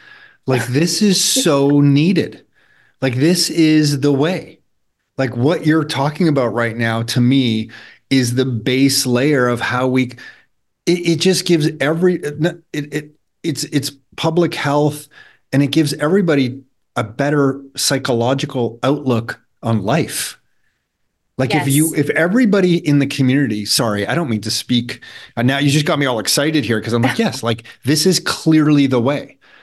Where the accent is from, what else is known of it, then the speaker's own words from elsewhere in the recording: Mississauga, Ontario, Canada; growing up in Mississauga on the west side of Toronto